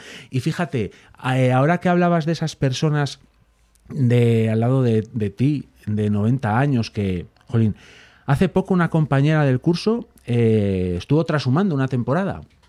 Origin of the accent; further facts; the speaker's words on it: León, Castile and León, Spain; Claro, yo, que soy de León, el entorno rural que yo conozco y en el que he pasado mucho tiempo de la infancia